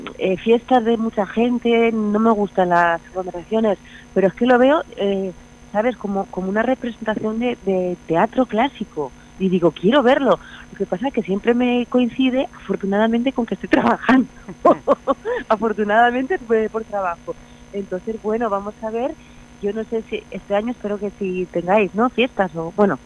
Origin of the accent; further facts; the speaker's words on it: Asturias, Spain; yo que soy asturiana, que meto un pie y estoy congelada